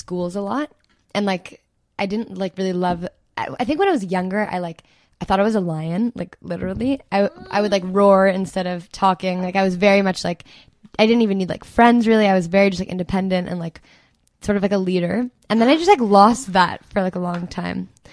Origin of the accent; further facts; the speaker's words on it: Toronto, Ontario, Canada; Grew up, like born and raised in Toronto.